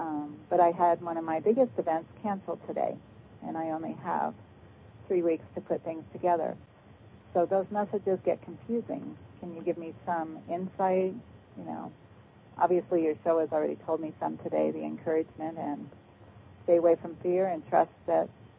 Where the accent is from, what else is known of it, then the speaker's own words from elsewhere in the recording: Colorado, United States; I'm from Colorado.